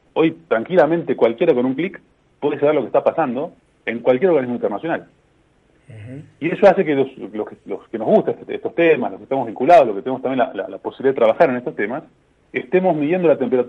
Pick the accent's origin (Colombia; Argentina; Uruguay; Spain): Argentina